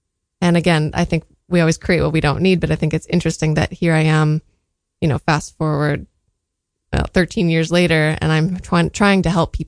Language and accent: English; San Diego, California, United States; born there; I was born in San Diego. I feel like location's the easiest way to start talking about that. I was the eldest in a family of two.